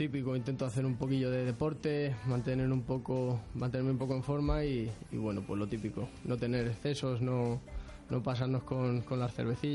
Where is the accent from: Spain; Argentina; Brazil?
Spain; Guadalajara, Castilla-La Mancha; Soy de Guadalajara, sí.